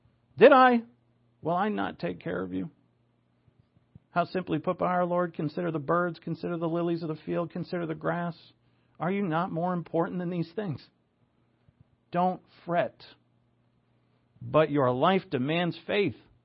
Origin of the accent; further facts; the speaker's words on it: Rhode Island, United States; also born or lived in Massachusetts; I'm from Rhode Island, but I spent a lot of time in Massachusetts.